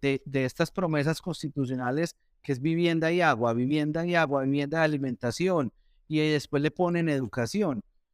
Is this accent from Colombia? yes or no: yes; Antioquia, Colombia; pues yo soy paisa, pero pues amo Medellín, Bogotá y Barranquilla y vivo feliz, feliz.